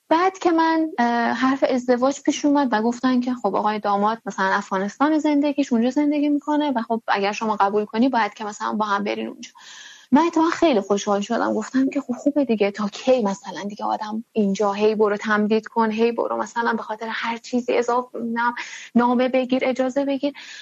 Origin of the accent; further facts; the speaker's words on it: Iran; accent: Iranian; من مثلا خاطرات بچگی مال ایرانه، لهجم ایرانیه، طرز لباس پوشیدنم ایرانیه، غذاهایی که بلدم مثلا درست کنم یا اصلا غذاهایی که دوست دارم ایرانیان، همه چیم ایرانیه، ولی خب مدارکم مثلا افغانستانیه.